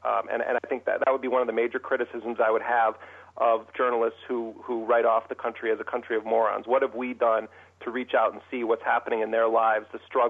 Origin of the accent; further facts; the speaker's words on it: Midwest, United States; You know, I'm from the Midwest, though. I'm not from one of the coasts.